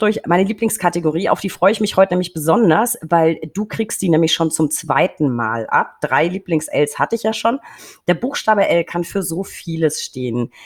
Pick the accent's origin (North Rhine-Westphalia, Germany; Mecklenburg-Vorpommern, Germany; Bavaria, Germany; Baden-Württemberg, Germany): Bavaria, Germany; als Franke, der dann ein Faible hat für die fränkische Bratwurst.